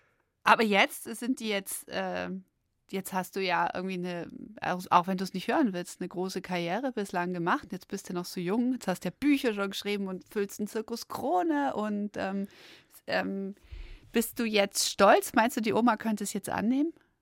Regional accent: Baden-Württemberg, Germany; Ich bin Schwäbin.

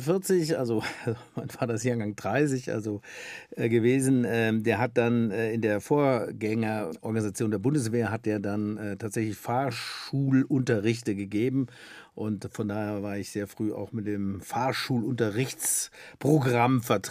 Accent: Freudenberg, North Rhine-Westphalia, Germany; ehrlich gesagt bin ich nur in Siegen geboren und ein paar Kilometerchen weiter in dem wunderschönen Ort Freudenberg. Name ist Programm, mitten in der schönsten oder einer der schönsten Naturgegenden im schönen Siegerland aufgewachsen.

